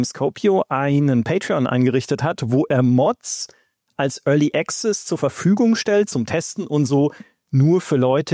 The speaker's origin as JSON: {"language": "German", "town": "Munich", "region": "Bavaria", "country": "Germany", "said": "ne, als Münchner"}